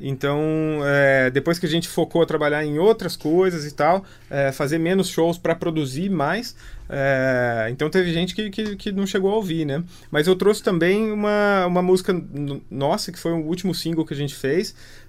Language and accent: Portuguese; Brazil; Mas mesmo que tenha essa raiz meio europeia, assim, eu sou brasileiro, né, cara? Nascido e criado aqui com a malícia de brasileiro, né?